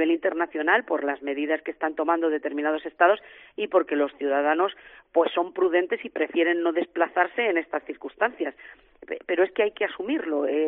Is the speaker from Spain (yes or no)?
yes; Castile and León, Spain; Soy una castellana muy pragmática